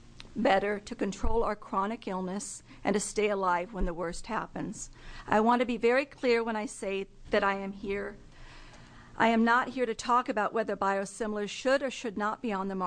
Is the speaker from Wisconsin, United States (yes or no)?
no; Laurelhurst, Oregon, United States; born there; I'm a single mom. I was born in Laurelhurst and now live in Happy Valley.